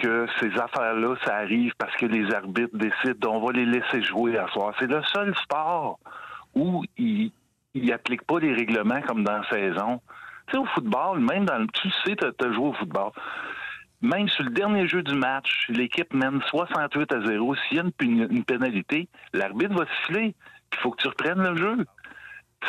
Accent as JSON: {"language": "French", "region": "Quebec", "country": "Canada", "said": "je viens d'Abitibi"}